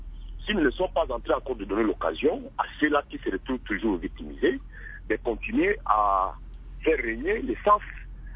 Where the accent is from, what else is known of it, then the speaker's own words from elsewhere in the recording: DR Congo; chez nous en RDC